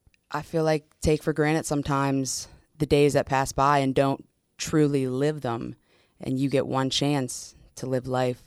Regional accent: Irwin, Pennsylvania, United States; Yes, I am. I'm from Pittsburgh. I'm from a small town called Irwin. I went to Penn Trafford High School and kind of grew up in the suburbs.

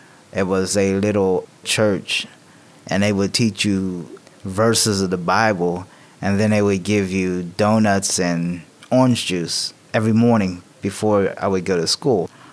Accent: Homestead, Florida, United States; born there; I was born here in Homestead, October 6, 1966.

